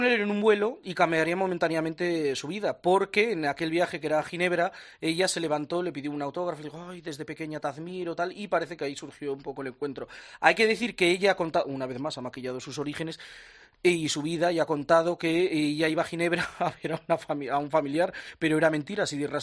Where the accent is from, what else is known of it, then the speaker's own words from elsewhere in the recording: Madrid, Community of Madrid, Spain; Hombre, soy muy madrileña, de las de Rompe y Rasga, nacida en Chamberí